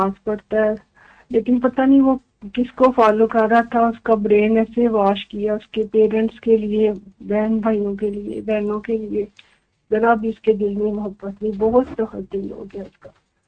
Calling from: New York, United States; میں new York سے بول رہی ہوں

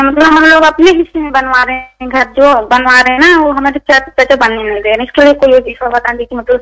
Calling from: Khalilabad, Uttar Pradesh, India; میں انڈیا سے بول رہی ہوں، خلیل آباد بستی کے آس پاس سے۔

